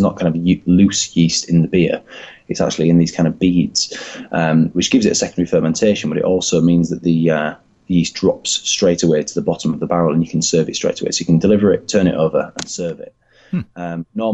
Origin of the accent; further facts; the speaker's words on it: the north of England, United Kingdom; accent: Northern English; I'm from the north, as any English listeners will be able to tell by my accent.